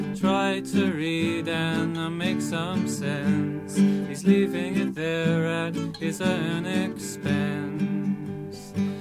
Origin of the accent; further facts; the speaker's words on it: Haslingfield, East of England, United Kingdom; I'm from Cambridge, so I've been living here most of my life that I can remember, although I was from Haslingfield, which is outside of Cambridge, and I've been living on Mill Road for, must be close to 8 years now, I suppose.